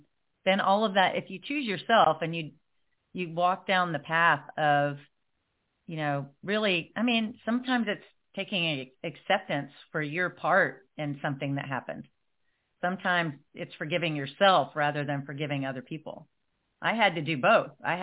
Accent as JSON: {"language": "English", "town": "Nashville", "region": "Tennessee", "country": "United States", "said": "So I have their real name and their country music star name because I'm from Nashville."}